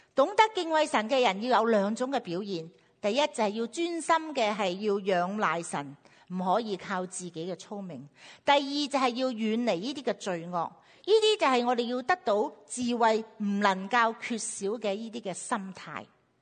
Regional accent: China; 但是我们中国人几千年的饮食文化讲求的是什么？

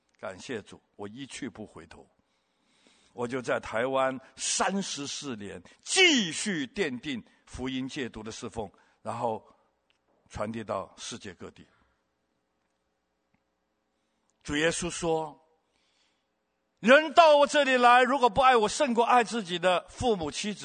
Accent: Hong Kong; moved away as an adult; now in Taiwan; 我从小在香港长大，也在香港混黑社会，也在香港吸毒

